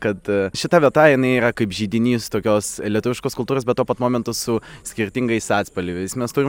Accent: Sovetsk, Kaliningrad Oblast, Russia; now in Vilnius, Lithuania; gyvenu Vilniuje, bet pats esu iš Karaliaučiaus krašto, iš Tilžės miesto. Dabar studijuoju Vilniuje.

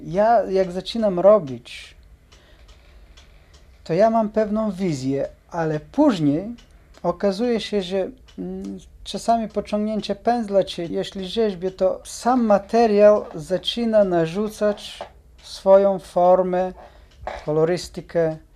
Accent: Bulgaria; Polish is a second language; now in Poland; I ja też, mimo to, że jestem Bułgarem, ale tak jakbym się związał z tym krajem

